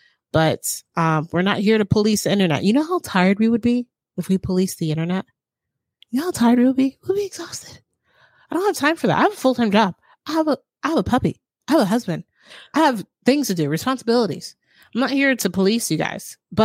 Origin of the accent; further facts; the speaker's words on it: United States; both my parents were Haitian. They came to this country and I was born here. So I am American. That doesn't make me, I'm a Haitian American.